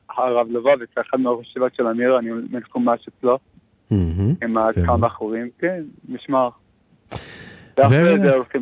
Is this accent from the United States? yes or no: yes; Lakewood, New Jersey, United States; אני מליקוד, ניו ג'רזי.